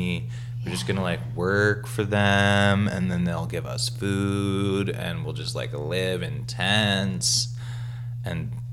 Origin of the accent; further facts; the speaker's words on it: Minnesota, United States; now in New York, United States; I grew up in New Hope and Plymouth.